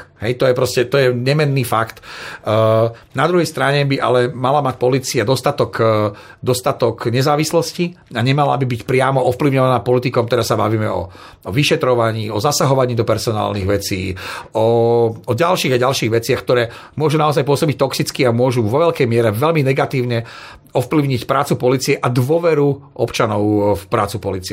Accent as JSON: {"language": "Slovak", "town": "Žilina", "region": "Žilina Region", "country": "Slovakia", "said": "Ja som Žilinčan, ja si pamätám viacerých policajných funkcionárov zo Žiliny"}